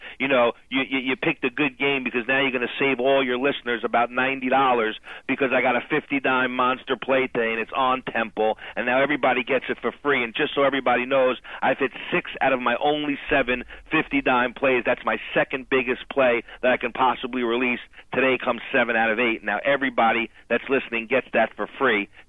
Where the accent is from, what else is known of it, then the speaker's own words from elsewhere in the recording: New York, United States; I'm an East Coast player. I'm a New Yorker.